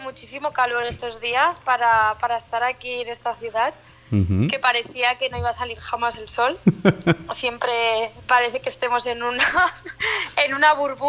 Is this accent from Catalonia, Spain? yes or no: yes; Ripollet, Catalonia, Spain; also born or lived in Exeter; Ripollet, sí. Somos vecinos de Sardañola, que, ajá, lo tengo que decir también, porque yo he estudiado allí y al final somos... convivimos mucho Sardañola-Ripollet